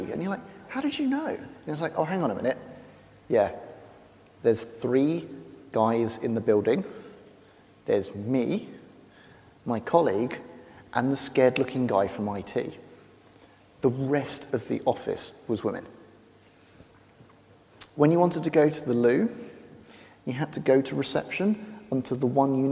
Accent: England, United Kingdom; Yeah, I know I'm the English guy.

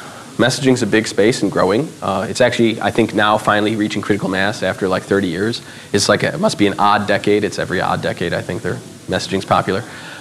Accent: United States; I'm an American, so I know a lot of Americans aren't necessarily talking about those things right now

